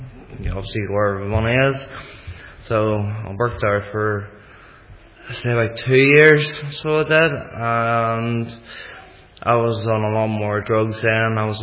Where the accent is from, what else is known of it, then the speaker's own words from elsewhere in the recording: Monkstown, Northern Ireland, United Kingdom; So I was brought up in Monkstown, living with my nanny and my granda.